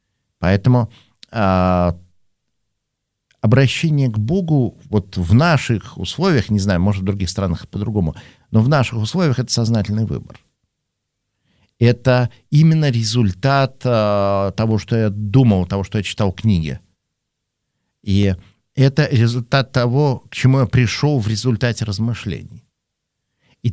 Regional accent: Vaenga, Murmansk Oblast, Russia; я родился и вырос в Советском Союзе.

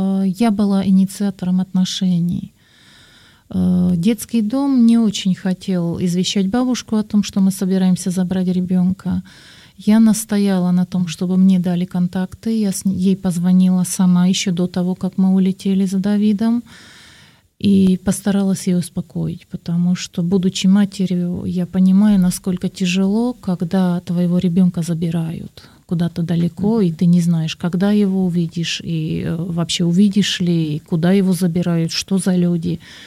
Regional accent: Slovakia; first language Slovak; Russian is a second language; я иностранка, и мой родной язык словацкий

